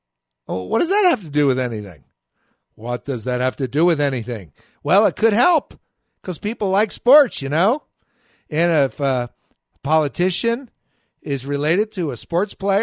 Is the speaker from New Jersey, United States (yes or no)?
yes; New Jersey, United States; And I grew up in New Jersey.